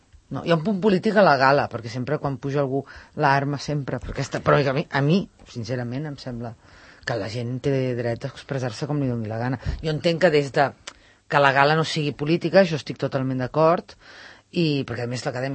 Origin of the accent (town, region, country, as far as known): Catalonia, Spain; now in Madrid, Spain